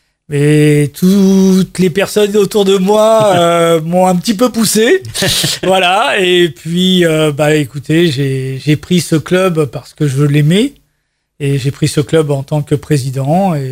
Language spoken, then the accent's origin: French; Vernon, Normandy, France; born there; je suis né à Vernon il y a 59 ans. Je suis marié, deux enfants.